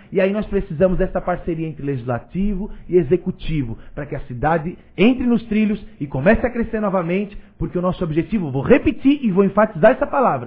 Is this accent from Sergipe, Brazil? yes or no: no; Urussanga, Santa Catarina, Brazil; que é o bairro Nova Itália, que é a comunidade onde eu nasci, onde eu me criei